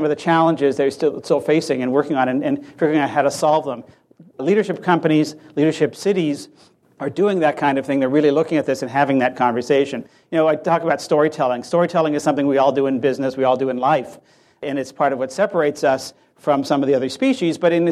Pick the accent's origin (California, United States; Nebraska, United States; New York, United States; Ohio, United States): California, United States; 20% of all the energy used in my home state of California